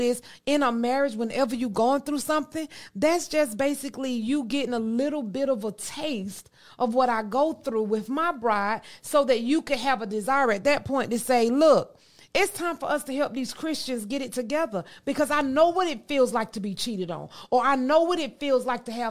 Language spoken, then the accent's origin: English; the South, United States; I'm from the South.